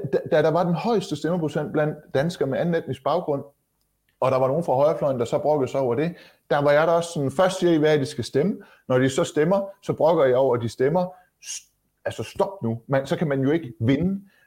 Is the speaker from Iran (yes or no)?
yes; Iran; now in Denmark; Vi kommer minsanden begge to fra Iran. Vi er danskere med en etnisk iransk baggrund.